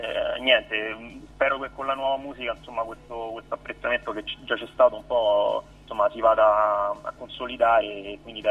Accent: Rome, Lazio, Italy; Sono di Roma, sì.

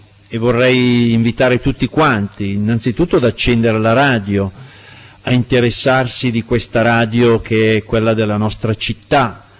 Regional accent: Saronno, Lombardy, Italy; sono un migrante, vengo da Saronno, anche se è vicino

